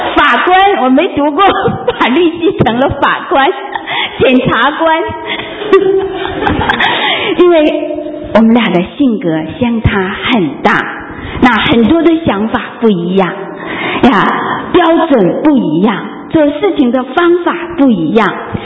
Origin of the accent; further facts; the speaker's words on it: China; 那我们都是从国内来的，从大陆来的。